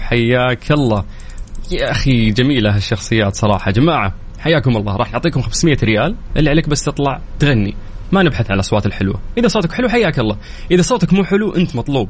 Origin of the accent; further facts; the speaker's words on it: Egypt; accent: Egyptian; وهو احنا بنتكلم مصري.